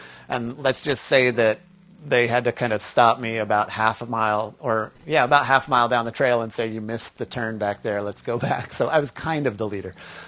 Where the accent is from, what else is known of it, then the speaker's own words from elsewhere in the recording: Colorado, United States; I grew up in Colorado, and so that meant I got to spend a lot of time in the mountains.